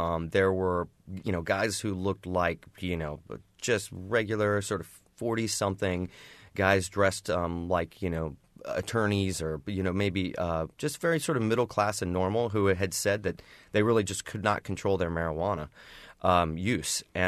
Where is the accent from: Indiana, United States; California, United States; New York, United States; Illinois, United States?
Indiana, United States; you know, like I'm from Indiana.